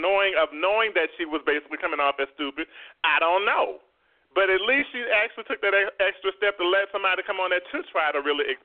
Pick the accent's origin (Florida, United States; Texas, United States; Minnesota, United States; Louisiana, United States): Louisiana, United States; New Orleans; now in Georgia, United States; I'm a black man that grew up in the South. I grew up in New Orleans just like you did for the most part.